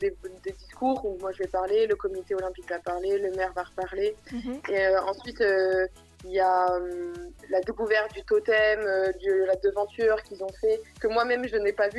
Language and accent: French; Billère, Nouvelle-Aquitaine, France; Enfin, je suis née à Pau, à Billère même. J'habite à Billère depuis mon enfance, mes parents habitent encore là-bas.